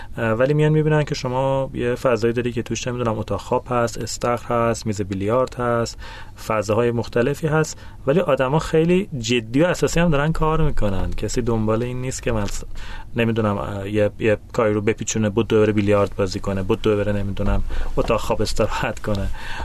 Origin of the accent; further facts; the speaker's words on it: Hamadan, Iran; also born or lived in Khorramabad; من که متولد خرم‌آبادم، همدان بزرگ شدم، دانشگاه مصنعت درس خوندم